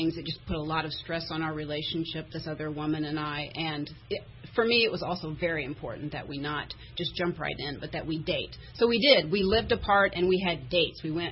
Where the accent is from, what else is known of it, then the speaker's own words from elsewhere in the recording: Kentucky, United States; No, I'm originally from Central Kentucky.